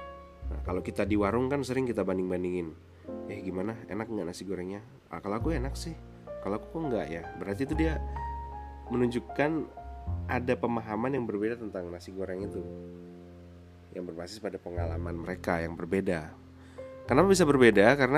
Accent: West Nusa Tenggara, Indonesia; saya orang Lombok yang berkebutuhan untuk tahu jati diri saya

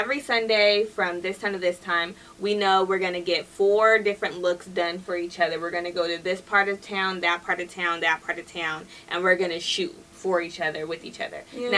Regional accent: California, United States; I'm from Cali. I don't need too much.

